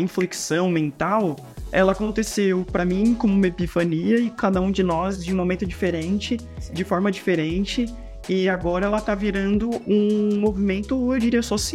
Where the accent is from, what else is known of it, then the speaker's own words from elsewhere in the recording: São Paulo, Brazil; Eu, por exemplo, né, cresci no Cambuci, né, o mesmo bairro dos Gêmeos, no mesmo período.